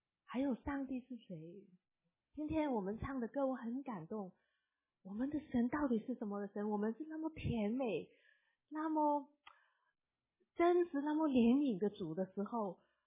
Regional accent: United States; also born or lived in Hong Kong; 我是指香港出生，美国长大

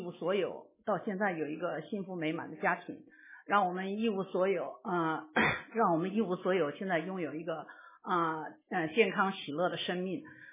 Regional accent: China; 我说是啊，我们中国人有很多基督徒。

